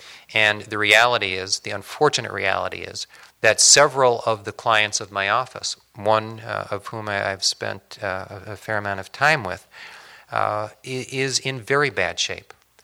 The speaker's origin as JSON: {"language": "English", "town": "Portland", "region": "Oregon", "country": "United States", "said": "from Portland, Oregon, you know, federal defender."}